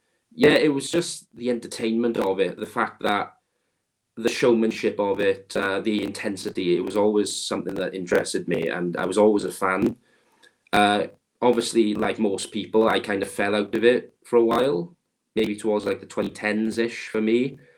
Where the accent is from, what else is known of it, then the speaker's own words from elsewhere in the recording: Swansea, Wales, United Kingdom; And the fact I get to do it very close to my hometown, but obviously being from the Swansea area